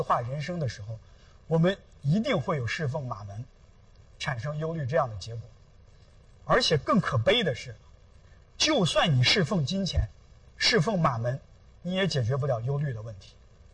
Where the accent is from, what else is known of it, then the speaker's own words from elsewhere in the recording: China; 我们中国人特别看重这个